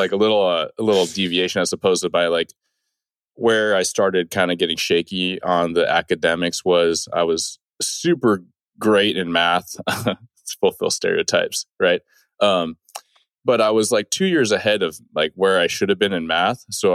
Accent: Pacific Northwest, United States; also born or lived in Memphis, Tennessee; I was born in Tennessee. Don't have the accent, but I moved from Memphis when I was roughly 8 to the Pacific Northwest, where I reside now, right?

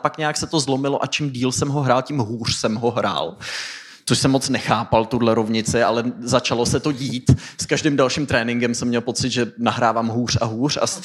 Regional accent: Pardubice, Pardubice Region, Czechia; já jsem hrál hokej jako malej kluk v Pardubicích

